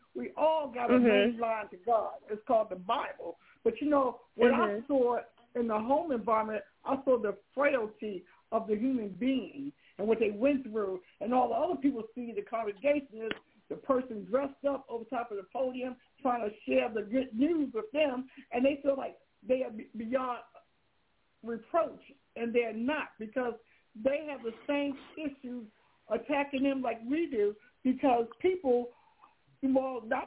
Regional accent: Baltimore, Maryland, United States; I know I'm from Baltimore and everybody know how they be gang banging and how they be doing it in Baltimore.

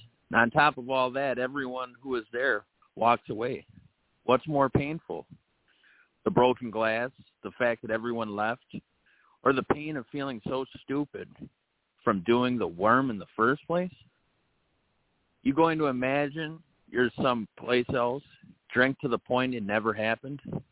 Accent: St. Paul, Minnesota, United States; I'm from St. Paul, Minnesota.

